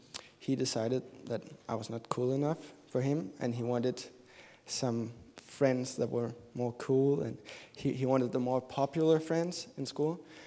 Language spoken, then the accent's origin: English; Denmark; I'm from Denmark, and I'm 20 years old.